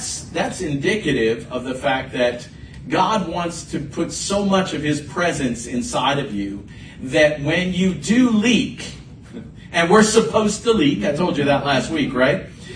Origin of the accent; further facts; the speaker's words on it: Florida, United States; I grew up in Florida. We didn't have rivers. I mean, they have them, but they're slow and shallow and muddy, and they don't flow.